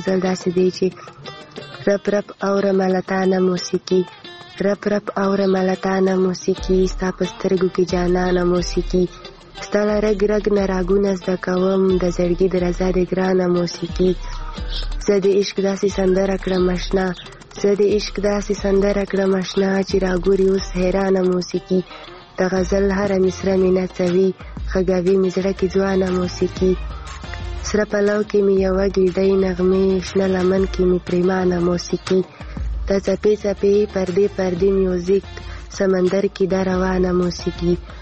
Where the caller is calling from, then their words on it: Khyber Pakhtunkhwa, Pakistan; له وزیرستان نه یو ځل بیا راغلی یم